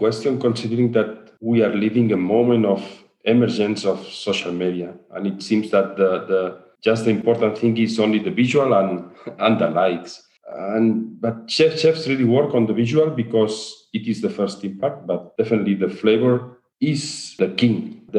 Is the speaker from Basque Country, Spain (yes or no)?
no; Catalonia, Spain; English is a second language; I always say that I am from Barcelona, but I really live in the Barcelona region, but I live in the north, 1 hour in the north of Barcelona. Mm. I live in an area where there are more pigs than people.